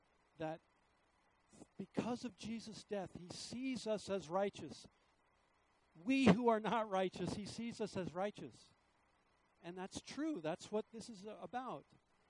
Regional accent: Levittown, New York, United States; But I grew up in Levittown, Long Island, New York, in the 60s and 70s. My town is a predominantly white town.

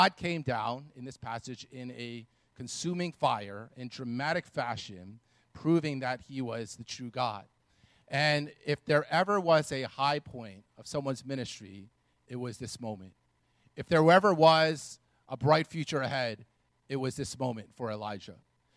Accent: East Coast, United States; So growing up on the East Coast, I've been in a powerful wind, literally in a hurricane.

